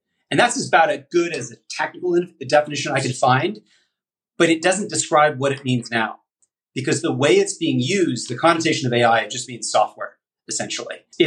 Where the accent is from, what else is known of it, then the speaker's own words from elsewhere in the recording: Texas, United States; now in San Francisco, United States; I grew up in Texas. I love Texas. I may be Texana non grata after this comment.